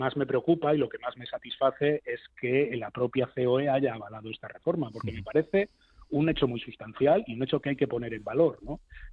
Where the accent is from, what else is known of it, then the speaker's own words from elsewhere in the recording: Basque Country, Spain; Yo vengo de Euskadi y sé de lo que hablo, ¿no?